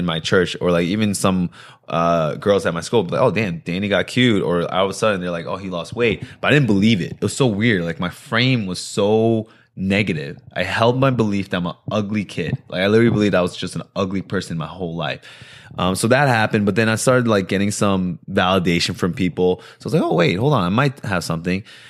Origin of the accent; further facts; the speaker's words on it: New Jersey, United States; born there; So I was born in New Jersey from Korean immigrant parents. I had the typical tiger parents and everything like that.